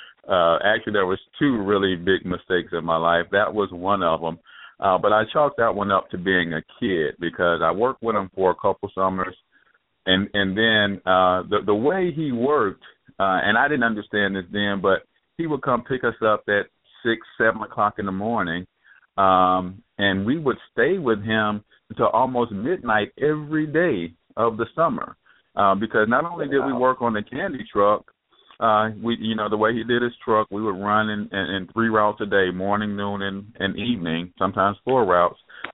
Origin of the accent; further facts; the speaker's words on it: St. Louis, Missouri, United States; also born or lived in Tupelo, Mississippi; I was born in the South, in Tupelo, Mississippi. Same place … was born, even though Memphis likes to claim him. But I was raised here in St. Louis, Missouri from the age of 9